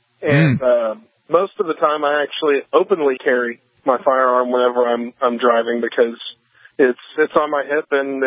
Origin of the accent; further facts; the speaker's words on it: North Carolina, United States; I grew up in North Carolina, where open carry is, I started open carrying at 18.